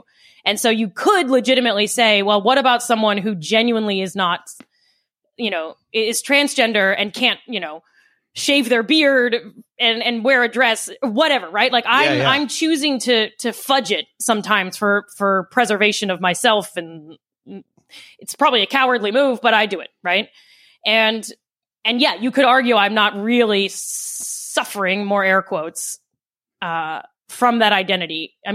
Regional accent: Maryland, United States; I will say my Marylander identity has gotten stronger as I've gotten old

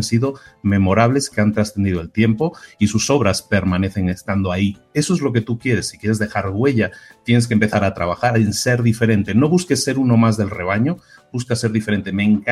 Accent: Barcelona, Catalonia, Spain; yo también soy de Barcelona.

